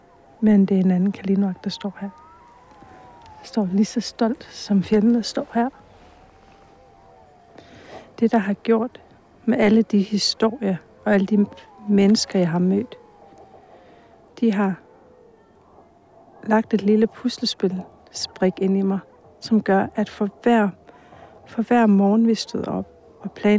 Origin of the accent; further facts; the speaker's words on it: Sisimiut, Qeqqata, Greenland; Jeg vil tage hjem, at jeg er en stolt grønlænder. En stolt sisimiutter.